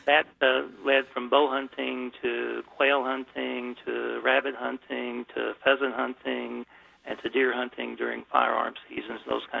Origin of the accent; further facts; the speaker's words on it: Texas, United States; I grew up in Texas, and there, most of the land was under lease, and if you didn't know someone who had a lease that you could hunt on, then there was no place to go.